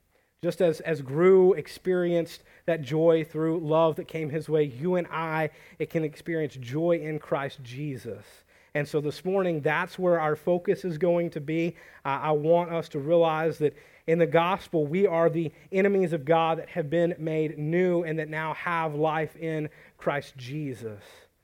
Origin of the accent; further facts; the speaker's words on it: Sulphur Springs, Texas, United States; I grew up in this town. This is my hometown, but I didn't know there was a church plant.